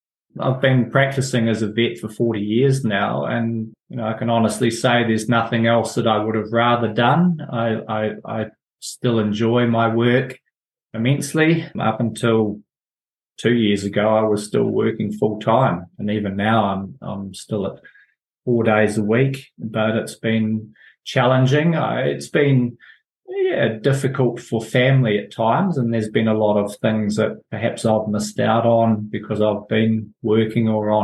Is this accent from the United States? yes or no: no; Nelson, New Zealand; now in Marlborough, New Zealand; I grew up in Nelson. I always thought that I would end up back in Nelson, but sort of circumstances meant that I settled in Marlborough and stayed here.